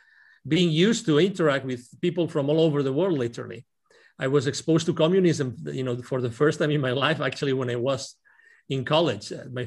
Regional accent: Lleida, Catalonia, Spain; English is a second language; also born or lived in Barcelona; I was born in Lleida. It's called. It's a town near Barcelona, 1 hour southeast of Barcelona, southeast, in the middle of the Mediterranean. Yeah. And I lived there through my high school, and then when I was 17 years old, I moved to Barcelona

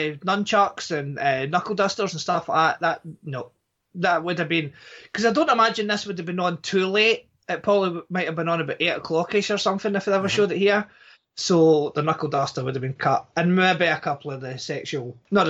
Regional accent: Scotland, United Kingdom; See, being Scottish, like just sitting here and not celebrating Thanksgiving

